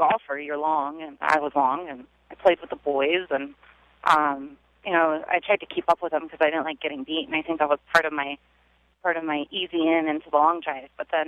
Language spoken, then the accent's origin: English; Sacramento, California, United States; I'm from Sacramento, California. So I do a little traveling here and there